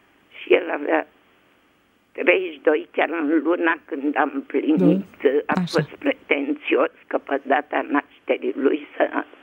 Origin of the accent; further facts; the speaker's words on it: Ploiești, Prahova, Romania; Păi eu sunt din Ploiești și tu ești din București.